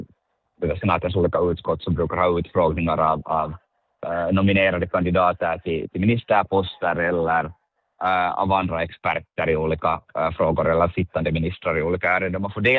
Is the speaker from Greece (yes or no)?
no; Finland; när jag sa att jag är från Finland, så frågade att hör jag till den finskspråkiga eller svenskspråkiga delen av Finland.